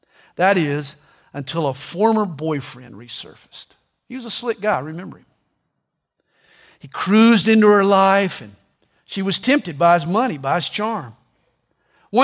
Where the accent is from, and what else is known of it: the South, United States